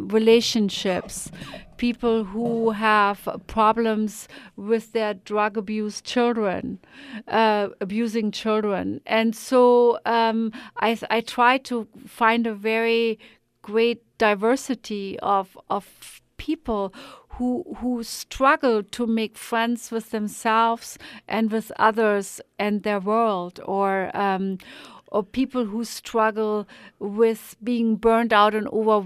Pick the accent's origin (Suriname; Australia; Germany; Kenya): Germany; English is a second language; now in United States; I'm German, man. I'm a citizen now.